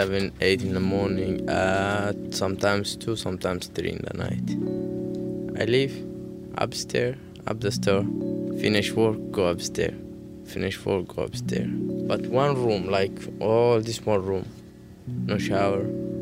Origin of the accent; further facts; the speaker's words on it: Yemen; English is a second language; moved away as an adult; now in United States; Yemen. I'm from Yemen. It's Arabic country. I came in here like 2.5 years. We can't go back in my country.